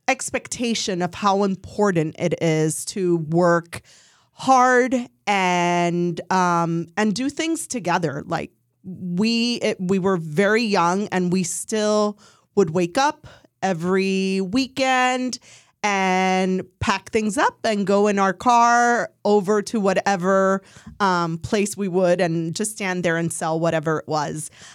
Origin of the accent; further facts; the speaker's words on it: Miami, Florida, United States; moved away; I am a proud Latina. I am originally from Miami, Florida, transplanted 5 years ago and started this journey of entrepreneurship.